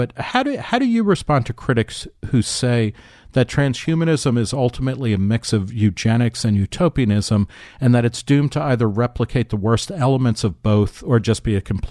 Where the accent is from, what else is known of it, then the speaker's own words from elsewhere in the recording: New Jersey, United States; also born or lived in Brooklyn; I was born in Brooklyn and grew up in New Jersey